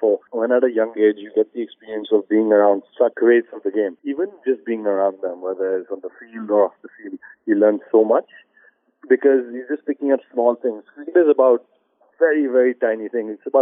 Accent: Delhi, India; I'm from Delhi.

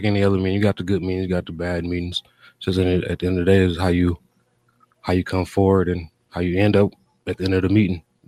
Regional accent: Muskegon Heights, Michigan, United States; Born and raised in the Heights. I don't know nothing but the Heights City, Muskegon Heights.

